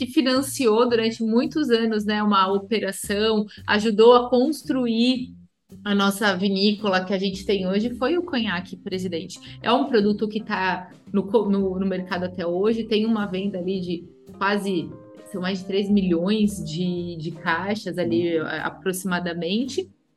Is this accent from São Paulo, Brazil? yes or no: yes; São Paulo, Brazil; meu pai é paulista, que era da terceira geração, e eu também sou paulista.